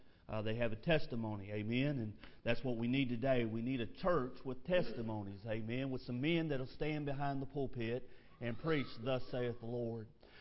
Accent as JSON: {"language": "English", "region": "Kentucky", "country": "United States", "said": "Now, I'm from Kentucky, okay? And I don't like snakes."}